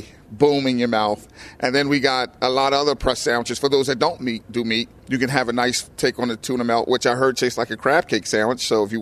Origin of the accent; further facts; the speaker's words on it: Camden, New Jersey, United States; being a hometown boy, Camden, New Jersey is my hometown.